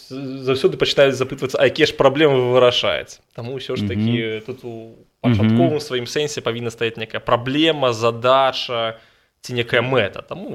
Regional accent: Lida, Grodno Region, Belarus; Я сам з Лідчыны, пахожу, 7 год скончыў беларускамоўнай школы, а пазней вучыўся ў горадзе Лідзе, ў гімназіі нумар 1.

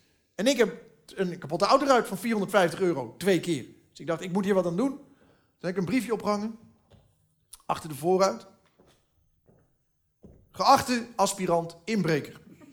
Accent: Julianadorp, North Holland, Netherlands; also born or lived in larger city; Toen ik groeide op in Julianendorp, weet je.

